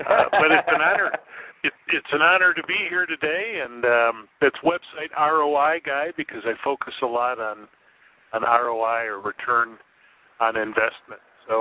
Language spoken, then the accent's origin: English; Gary, Indiana, United States; also born or lived in Elmhurst; I was born in Elmhurst, and we left in the third grade. My dad was a teacher, and he accepted a job in Gary, Indiana, as a school principal